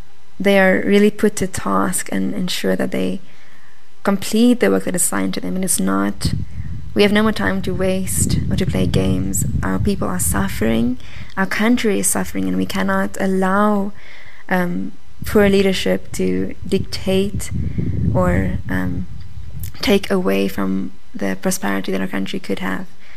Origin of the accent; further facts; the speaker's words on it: South Africa; we as South African and as people invested in improving the education of our country is that we need to work harder at leveling the playing ground.